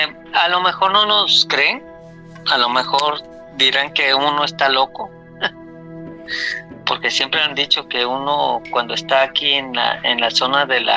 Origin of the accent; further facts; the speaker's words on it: Soledad de Doblado, Veracruz, Mexico; Es que yo soy de Veracruz.